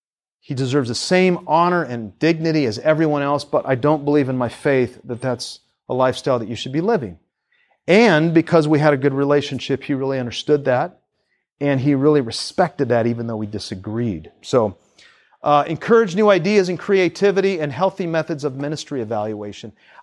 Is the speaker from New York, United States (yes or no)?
no; Seattle, Washington, United States; I grew up in Seattle. We grew up in Seattle with many of our neighbors as gay married couples.